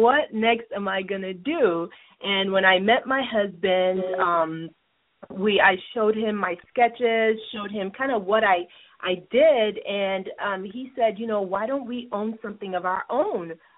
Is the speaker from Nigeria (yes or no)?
yes; Nigeria; And like you said, I grew up in Nigeria